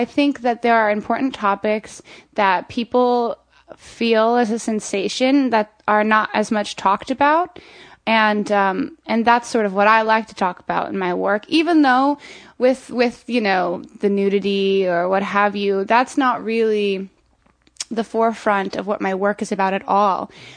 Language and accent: English; Florida, United States; also born or lived in Montana; I'm from Florida.